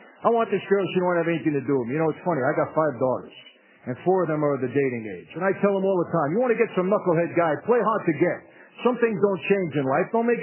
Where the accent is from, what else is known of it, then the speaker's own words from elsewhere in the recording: Brooklyn, New York, United States; I'm not from L.A. I tell them, I'm from Brooklyn.